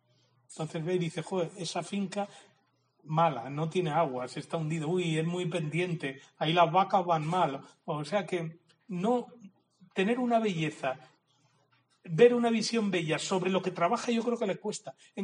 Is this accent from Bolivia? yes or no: no; Meseta Central, Spain; born there; nacer en el Mediterráneo es una visión que los que hemos nacido en la meseta nos viene lejos y viceversa.